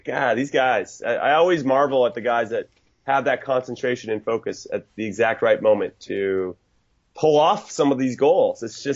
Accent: United States; And then as an American, as we tend to do, we all support like four different clubs in different countries.

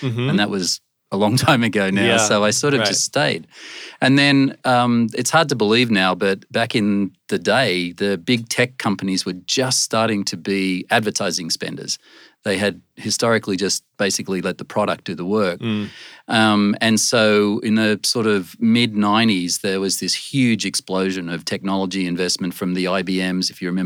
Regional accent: Sydney, New South Wales, Australia; moved away as an adult; now in New York, United States; Originally from Sydney, Australia, but came to New York relatively early in my career.

